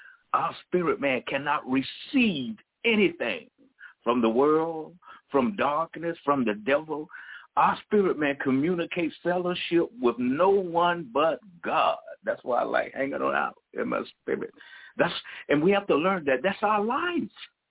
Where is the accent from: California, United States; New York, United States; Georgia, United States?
Georgia, United States; I'm from Georgia, and they used the word passed away when somebody, you know, go to heaven.